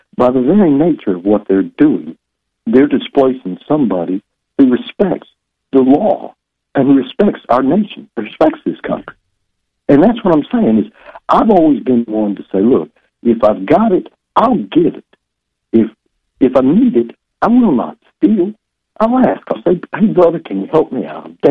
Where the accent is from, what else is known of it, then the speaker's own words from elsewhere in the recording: Deep South, United States; I am a Roman Catholic. I was born and raised in the Deep South in the Baptist bottle bed, so that wasn't so easy.